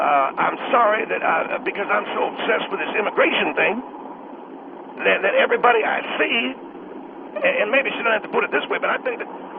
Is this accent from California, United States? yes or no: yes; Los Angeles, California, United States; Also, I come from Los Angeles.